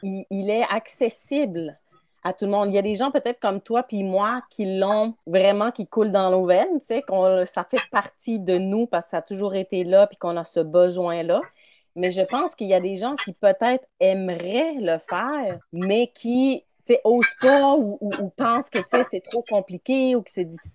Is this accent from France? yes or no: no; Switzerland; now in Canada; quand je suis partie de la Suisse avec